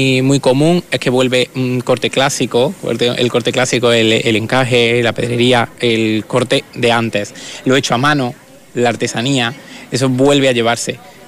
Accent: Villafranca, Andalusia, Spain; no más que ser de Córdoba ya es importante, como te he dicho, soy de Villafranca

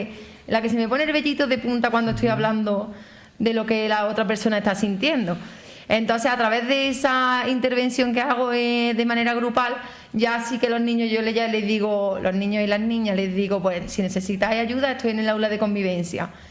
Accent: Pedrera, Andalusia, Spain; tengo el privilegio de que soy de aquí, de Pedrera

